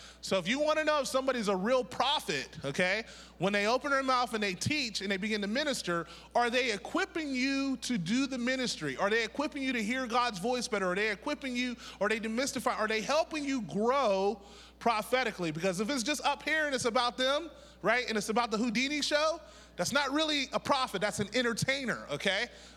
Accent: Wilkinsburg, Pennsylvania, United States; I'm from Pittsburgh. I'm from a place called Wilkinsburg.

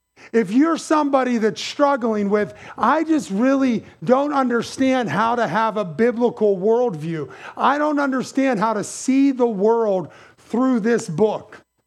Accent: McKeesport, Pennsylvania, United States; I'm born and raised in White Oak and McKeesport.

